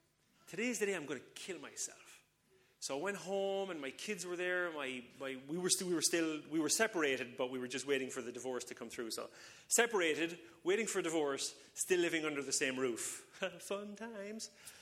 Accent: Ireland; So, like, where I grew up in Ireland is like a tiny, small town. There's like, there's a post office, a shop, and a pub, and a gas station.

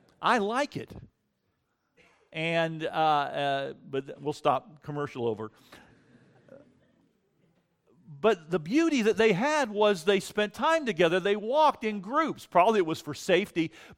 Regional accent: Florida, United States; I grew up in Florida, very warm and pleasant sunshine state in the United States.

